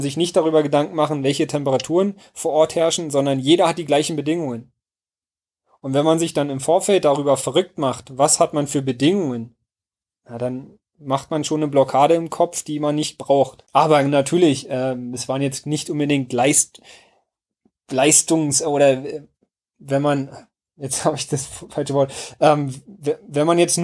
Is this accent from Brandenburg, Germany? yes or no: yes; Werder, Brandenburg, Germany; Also ich komme aus Werder.